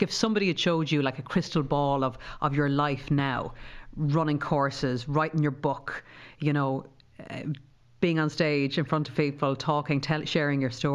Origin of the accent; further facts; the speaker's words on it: Ireland; because as Irish people